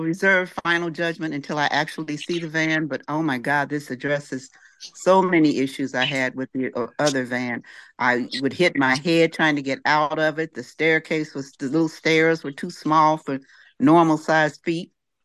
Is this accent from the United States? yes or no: yes; Kansas City, Missouri, United States; I'm continuing to wear my Kansas City Chiefs Super Bowl gear to celebrate my hometown winning the Super Bowl.